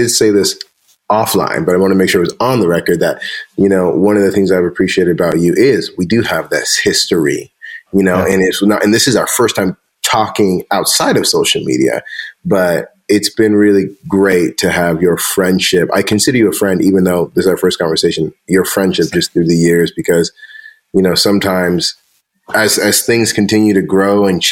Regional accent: San Diego, California, United States; I am from San Diego.

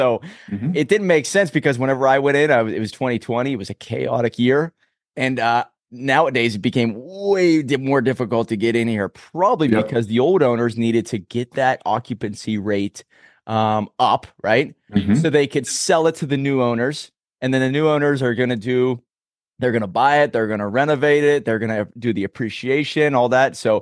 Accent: Pittsburgh, Pennsylvania, United States; "I'm from Pittsburgh."

